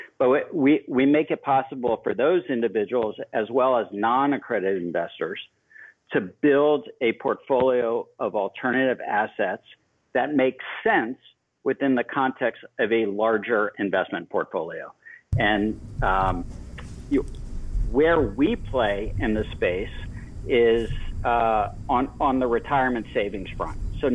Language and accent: English; Miami, Florida, United States; growing up in Miami, Florida, in the 80s, which was a very unique high school lifestyle, if you will.